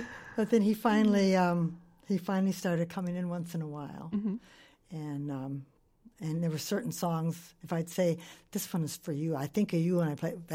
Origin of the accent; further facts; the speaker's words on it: Wisconsin, United States; I grew up in Wisconsin.